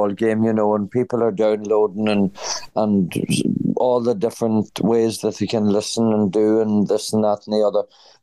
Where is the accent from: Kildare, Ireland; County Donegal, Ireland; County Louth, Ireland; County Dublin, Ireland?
County Donegal, Ireland; I come from County Donegal.